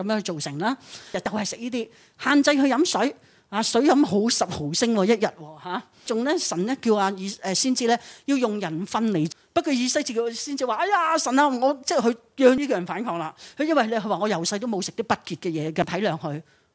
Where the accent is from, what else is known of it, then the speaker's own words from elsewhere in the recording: China; 我哋中国人都有啲花系咪？